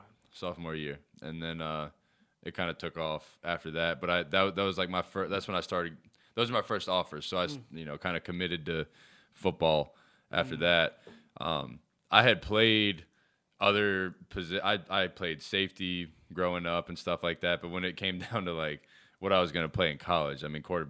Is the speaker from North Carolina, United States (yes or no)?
yes; Charlotte, North Carolina, United States; born there; So, I was born in Charlotte, UNCC. I lived up north, about 20 minutes north of here, kind of moved around a lot.